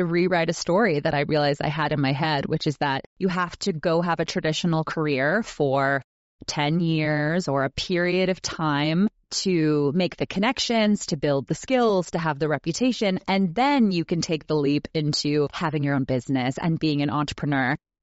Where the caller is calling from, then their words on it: Whistler, British Columbia, Canada; Yes, I am joining you from Whistler, Canada. I'm doing some work this morning, and then this afternoon I'll be skiing.